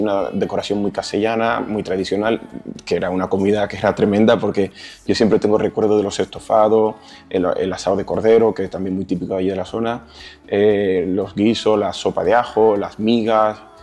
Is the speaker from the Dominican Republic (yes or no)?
yes; Dominican Republic; now in Spain; Soy dominicano.